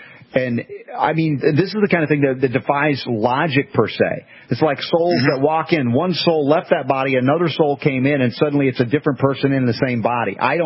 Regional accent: Georgia, United States; accent: Southern; You know, it's like I get back with my Southern fried friends that I grew up with in Georgia, and I can get Southern too.

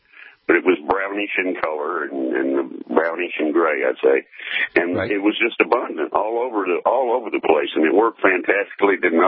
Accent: the South, United States; I'm a southern country boy, and she taught me so much

